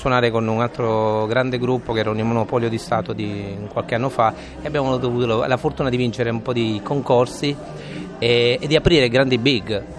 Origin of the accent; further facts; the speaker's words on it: Torremaggiore, Apulia, Italy; now in Milan, Italy; io sono un pugliese, sono della provincia di Foggia, anzi nomino il mio paese se no non mi fanno più entrare, Torre Maggiore in provincia di Foggia.